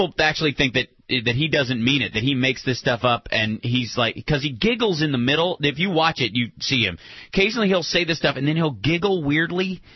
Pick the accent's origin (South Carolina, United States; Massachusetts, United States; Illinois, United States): Illinois, United States; Chicago; I grew up in Chicago. I know. But because I'm from Chicago, I will be hanging out in Chicago every night.